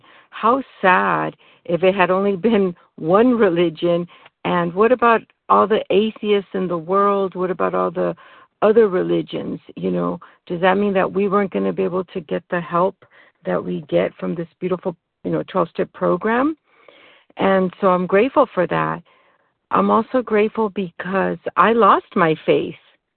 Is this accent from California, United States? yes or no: yes; California, United States; I'm from California, and I'm so grateful that I made it today.